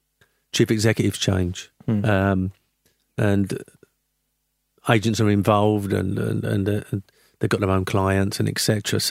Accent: Canning Town, London, United Kingdom; also born or lived in Forest Gate; I was born in Forest Gate, brought up in Canning Town, West Ham boy.

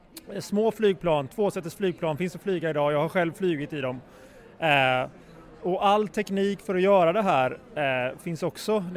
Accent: Gothenburg, Västra Götaland County, Sweden; jag är från Göteborg. Jag växte upp väldigt nära Säve flygplats

